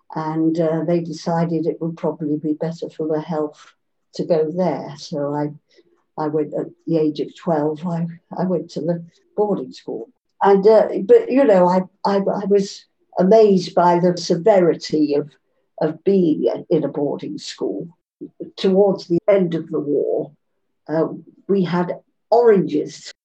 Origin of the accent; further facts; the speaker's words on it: Yeovil, South West England, United Kingdom; also born or lived in Lancashire; and I lived and grew up in Yeovil, but I was born in 1930 in Lancashire.